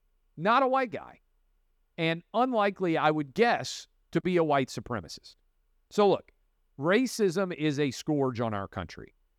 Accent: Tennessee, United States; And I grew up in Tennessee and have been all over the South.

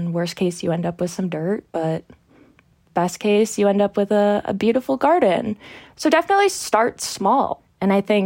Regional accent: New Hampshire, United States; now in Salt Lake City, United States; Okay, well, I'm not from Salt Lake. I'm from New Hampshire. Mm-hmm. So I grew up in New Hampshire on a horse farm.

